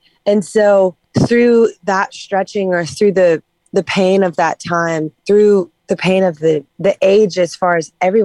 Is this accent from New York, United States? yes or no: no; Louisiana, United States; I'm from Louisiana, so about as far south as you can get in the scheme of it all.